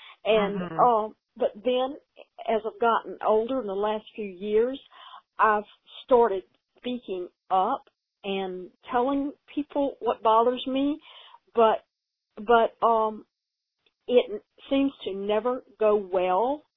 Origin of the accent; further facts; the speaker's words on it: Louisiana, United States; I'm not the one who, I don't think I'm the one, but I am from Louisiana.